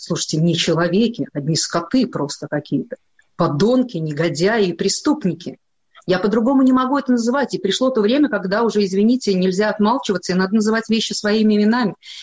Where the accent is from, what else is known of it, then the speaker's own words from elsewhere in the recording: Belarus; Мы всегда были белорусы со знаком качества, чистые, такие благородные белорусские.